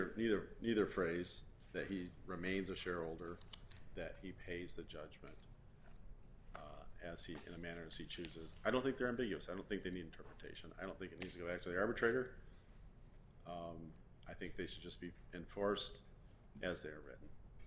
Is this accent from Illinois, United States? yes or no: yes; Chicago, Illinois, United States; I'm from Chicago, and I like being in this building.